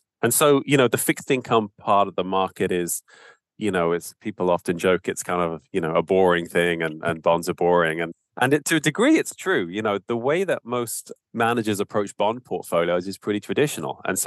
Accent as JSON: {"language": "English", "region": "London", "country": "United Kingdom", "tie": "born or raised there", "accent": "British", "lives_now": "Canada", "said": "I have a British accent. And I grew up in Southeast London with an Irish mother and had a wonderful upbringing there and never really planned to end up in Canada"}